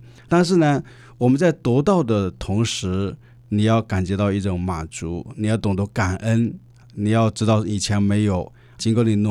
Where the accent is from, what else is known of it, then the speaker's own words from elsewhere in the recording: China; 我们中国人有一句话叫知足者常乐